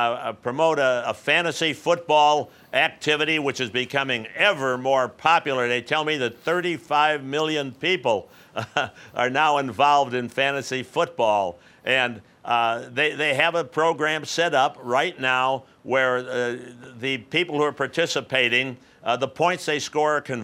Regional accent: Chicago, Illinois, United States; right here in my hometown of Chicago

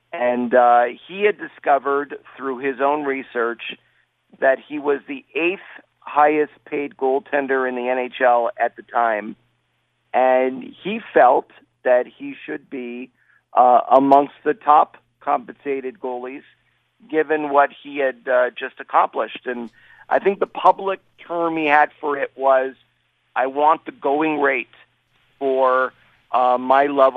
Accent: Montreal, Quebec, Canada; Well, growing up in Montreal

